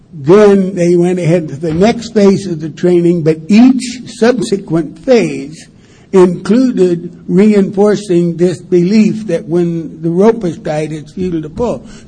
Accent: Wichita, Kansas, United States; also born or lived in Alhambra, California; I was born in Alhambra, California, 1,000 years ago. And I grew up in a little farm community in Wichita, Kansas.

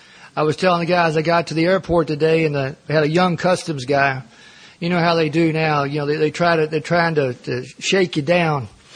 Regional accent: Kentucky, United States; Now, I'm an Irish Catholic from Kentucky, all right? Grew up the oldest of seven kids.

